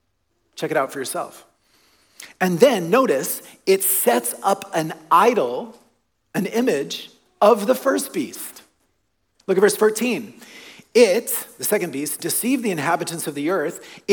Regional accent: the South, United States; you need to know that I am both a Canadian and American citizen, but I am proud to be an American citizen, but I'm from the South. I'm raised a Southern Baptist. I am pro-life, and I love the country that I grew up in.

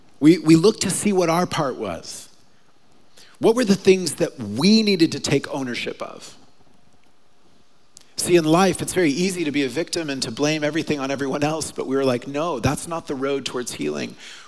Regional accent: Oklahoma, United States; I'm from Oklahoma, so I came up here from 1998 to 2002. I was at Trinity. And then from 2002 to 2004, I moved back home to Oklahoma.

